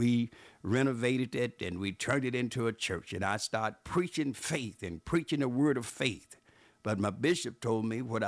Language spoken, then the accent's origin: English; Memphis, Tennessee, United States; I think about Missionary Davis from my hometown there in Memphis, Tennessee.